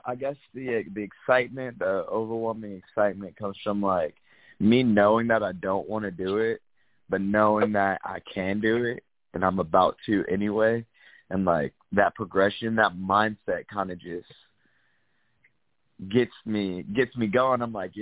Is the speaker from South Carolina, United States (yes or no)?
yes; South Carolina, United States; now in Los Angeles, United States; Like, coming from, I came from South Carolina, it's pretty flat out there, you know.